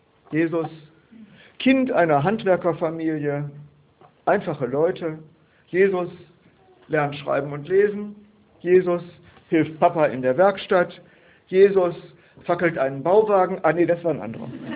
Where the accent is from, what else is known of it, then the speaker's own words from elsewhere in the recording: North Rhine-Westphalia, Germany; die beiden waren schon ein bisschen tüdelig, wie man bei uns in Westfalen sagt.